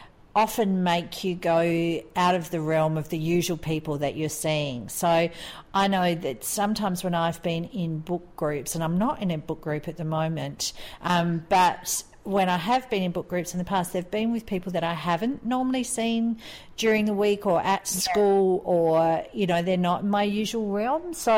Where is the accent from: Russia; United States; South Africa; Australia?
Australia; now in Qatar; I'm an Australian living in Qatar.